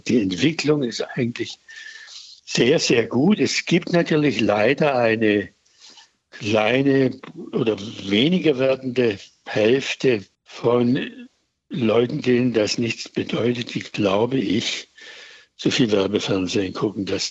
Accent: Schwäbisch Gmünd, Baden-Württemberg, Germany; Ich bin in Schwäbisch Gmünd aufgewachsen, mitten in einer italienischen Community.

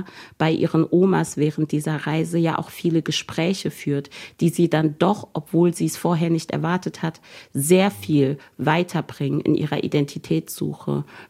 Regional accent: Germany; denn ich bin Deutsche, ich bin deutsch sozialisiert

